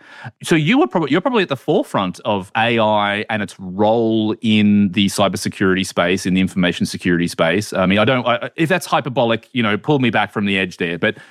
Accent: United States; You know, that's Americans, which I am, despite my accent. I am an American.

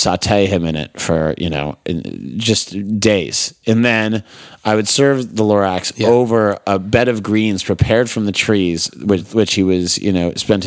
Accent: United States; I'm an American, man.

